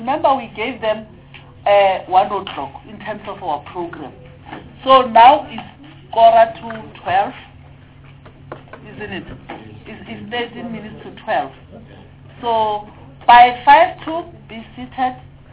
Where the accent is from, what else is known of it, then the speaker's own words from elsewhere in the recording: Limpopo, South Africa; Tell her I'm financially, you know, I come from Limpopo, don't forget.